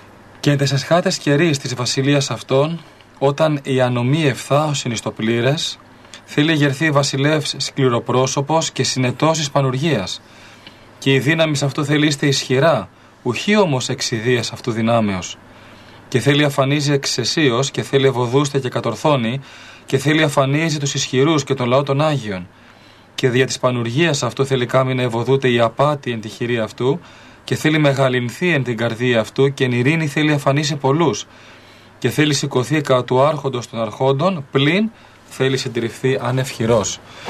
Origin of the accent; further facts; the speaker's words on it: Greece; είμαι και από την Ελλάδα μας τώρα που πιεζόμαστε